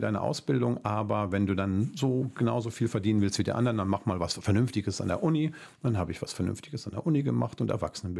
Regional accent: Goch, North Rhine-Westphalia, Germany; ich komme aus Goch, also Bistum Münster

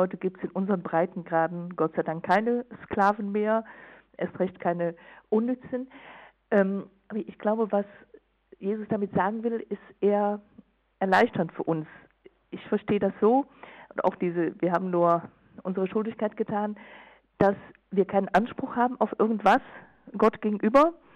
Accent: Rhineland, Germany; Ist ungefähr 150 Kilometer von meinem Heimatort im Rheinland entfernt.

